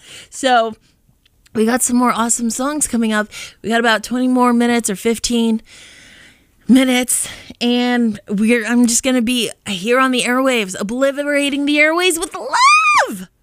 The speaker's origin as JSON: {"language": "English", "town": "Boston", "region": "Massachusetts", "country": "United States", "said": "but I am actually a Bostonian. I do live in Boston."}